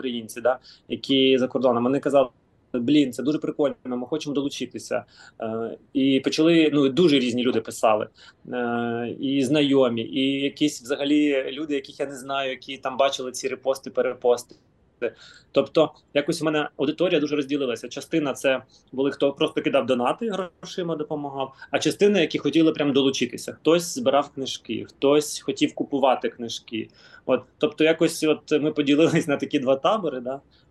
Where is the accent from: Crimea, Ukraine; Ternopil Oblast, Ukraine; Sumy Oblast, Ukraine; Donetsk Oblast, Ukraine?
Crimea, Ukraine; first language ru; Ukrainian is a second language; now in Kyiv, Ukraine; Я там російськомовний, я все життя розмовляю російською, я виріс там в Криму, да? Я сам з Криму. У мене в школі не було української мови, я не вчив українську мову. В Київ я переїхав